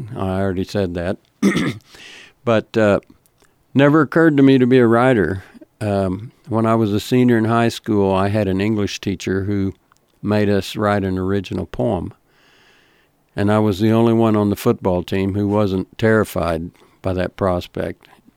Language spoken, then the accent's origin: English; Perryton, Texas, United States; And when I was growing up in the Perryton schools, we didn't know that it was something we could even dream about.